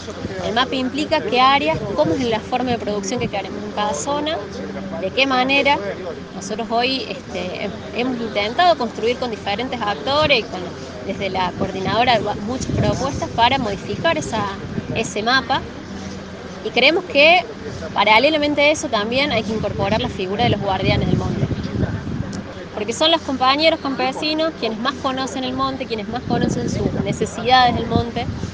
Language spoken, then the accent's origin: Spanish; Córdoba, Argentina; Otro en la zona de la que yo soy, del departamento de Río Seco.